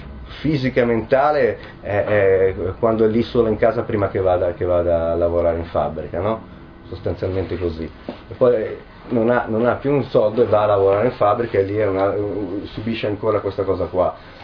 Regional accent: Milan, Lombardy, Italy; forse perché sono anche di Milano

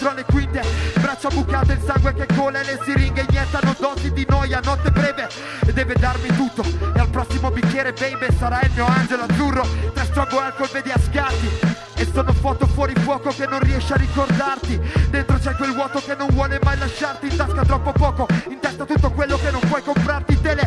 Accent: Ravenna, Emilia-Romagna, Italy; Io sono di Ravenna, non vengo spesso da ste parti.

